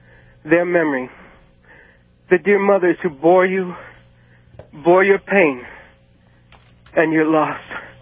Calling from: Upper Midwest, United States; Upper Midwest.

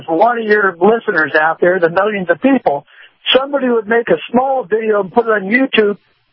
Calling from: Tampa, Florida, United States; I'm calling from Tampa.

